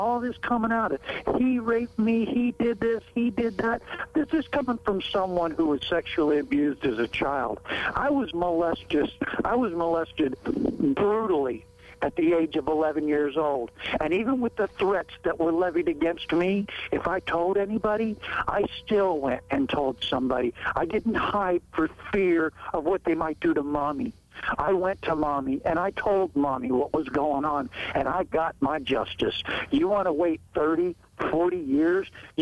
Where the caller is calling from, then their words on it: Edgar Springs, Missouri, United States; down in Edgar Springs.